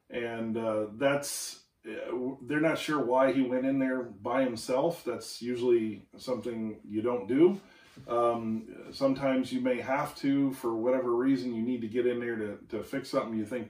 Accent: South Dakota, United States; growing up in South Dakota off and on, it's kind of a way of life, and we understood that here on the farm in South Dakota, you have it's a dangerous place

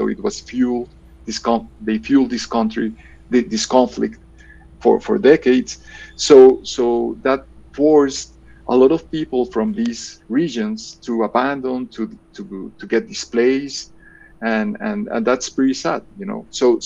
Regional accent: Bogota, Bogotá, Colombia; born there; English is a second language; As I said, like I was born in Bogota. Bogota is in the mountains

